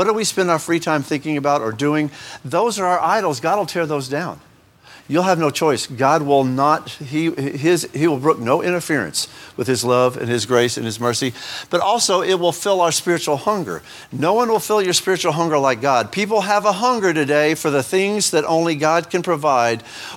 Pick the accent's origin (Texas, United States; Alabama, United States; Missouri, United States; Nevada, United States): Texas, United States; Houston; because I'm from Houston, so I like a good old Houston tale or whatever.